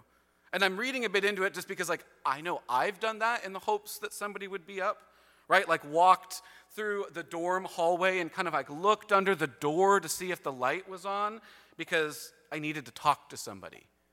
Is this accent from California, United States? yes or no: yes; California, United States; I'm from California, so I know not everything happens the same in the States and Canada